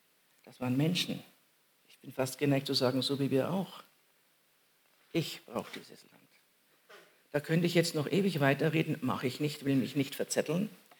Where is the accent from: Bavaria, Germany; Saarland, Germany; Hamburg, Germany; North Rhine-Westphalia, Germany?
Bavaria, Germany; Munich; Jetzt will ich es einfügen, einfach als Münchner